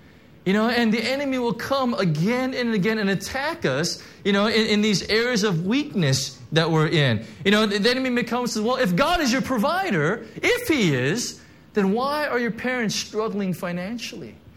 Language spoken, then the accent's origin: English; United States; I'm sorry, I'm American, so that's my cultural heritage that I'm bringing here.